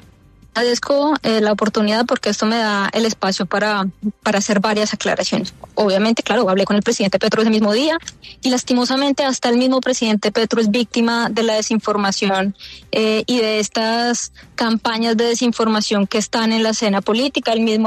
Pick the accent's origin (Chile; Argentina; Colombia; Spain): Colombia; Entonces yo celebro como colombiana